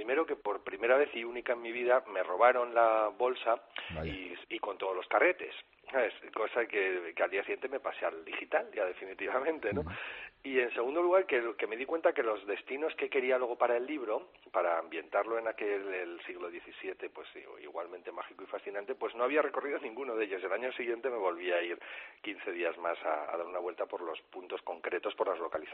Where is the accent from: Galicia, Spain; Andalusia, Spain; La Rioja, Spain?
La Rioja, Spain; Logroño; ¿cómo me traducen a mí mis novelas si soy de Logroño?